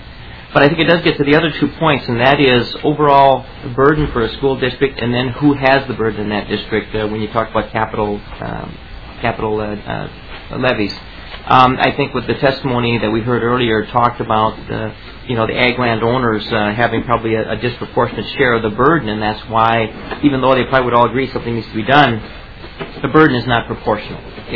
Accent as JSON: {"language": "English", "town": "Hayfield", "region": "Minnesota", "country": "United States", "said": "I'm from Hayfield."}